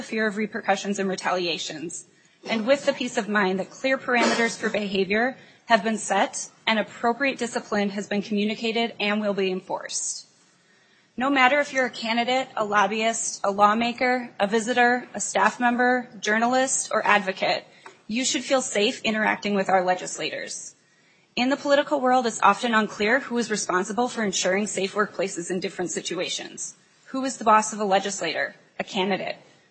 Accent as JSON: {"language": "English", "region": "Minnesota", "country": "United States", "said": "as a constituent of this legislature, as a Minnesotan, as a mom, I demand better."}